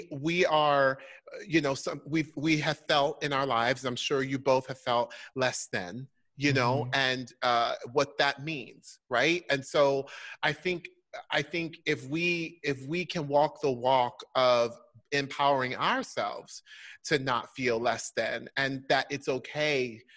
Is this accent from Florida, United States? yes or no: yes; Orlando, Florida, United States; I mean, I grew up in Orlando, Florida.